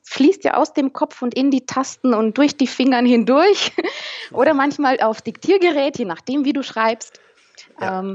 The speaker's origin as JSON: {"language": "German", "country": "Romania", "said": "Ich bin nämlich selber aus Osteuropa, Rumänin."}